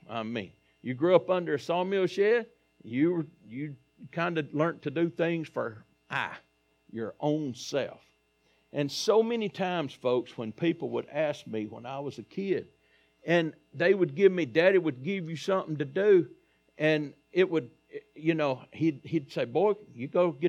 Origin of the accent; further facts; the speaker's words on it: Cottage Grove, United States; now in Buchanan, United States; We was raised in Cottage Grove. We wasn't from Buchanan, even though I live at Buchanan now.